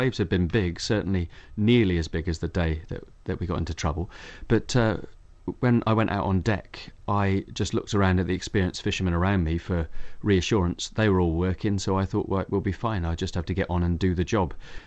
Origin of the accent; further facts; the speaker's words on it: Scotland, United Kingdom; And maybe I'm lucky coming from Scotland.